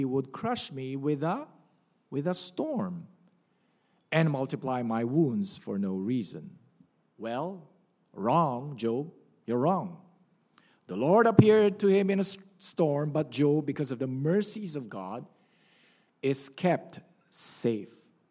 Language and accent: English; Manila, Metro Manila, Philippines; I grew up in Manila, and we get a few typhoons each year.